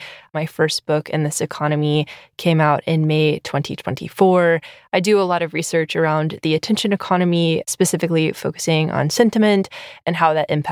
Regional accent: Kentucky, United States; I grew up in Kentucky.

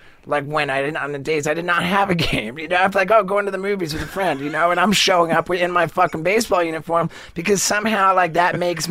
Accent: England, United Kingdom; born there; I'm triple national. I have Canadian citizenship because my mom was born in Canada. I was born in England, so I'm British, and my dad was born in America.

